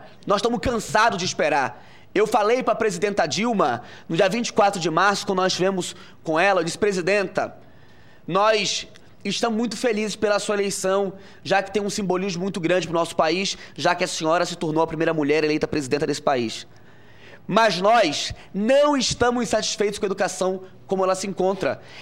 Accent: Amazonas, Brazil; eu que sou do Amazonas, lá nós tínhamos muita borracha

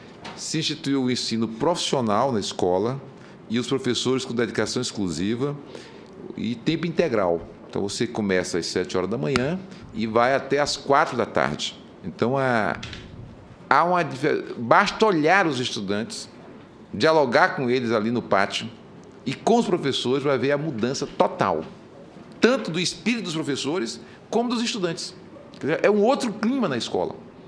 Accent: Ceará, Brazil; Ali eu sou do Ceará.

